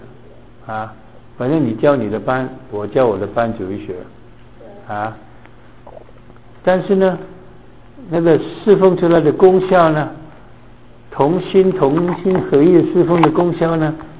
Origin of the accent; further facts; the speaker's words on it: Hong Kong; now in United States; 我在香港长大的时候啊，